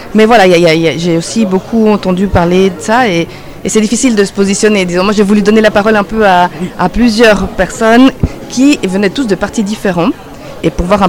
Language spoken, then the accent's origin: French; Lausanne, Vaud, Switzerland; Et ils se sont rencontrés en Suisse. Et bref, moi j'ai grandi à Lausanne.